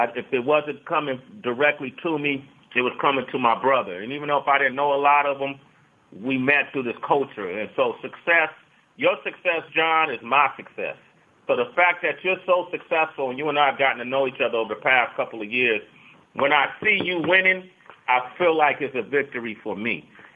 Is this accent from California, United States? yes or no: yes; Oakland, California, United States; and then I grew up in Oakland where I watched a lot of my friends get killed and or go to jail.